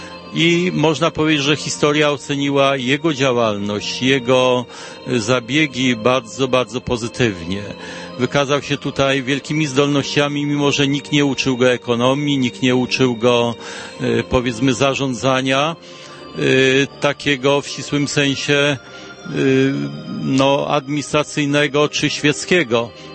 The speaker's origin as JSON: {"language": "Polish", "town": "Papowo Toruńskie", "region": "Kuyavian-Pomeranian Voivodeship", "country": "Poland", "said": "też pochodzę z Torunia, czy konkretnie z Papowa Toruńskiego, które praktycznie w tej chwili leży w granicach miasta Torunia."}